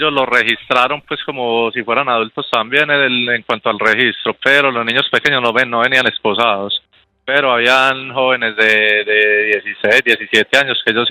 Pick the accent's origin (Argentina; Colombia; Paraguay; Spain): Colombia; ¿por qué no, siendo colombianos, no nos dejan aterrizar?